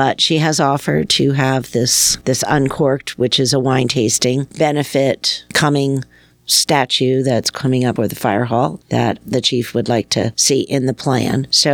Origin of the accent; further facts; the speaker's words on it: Chicago, Illinois, United States; also born or lived in Philadelphia; But I was born and bred in Chicago and Philadelphia, so I'm used to the city.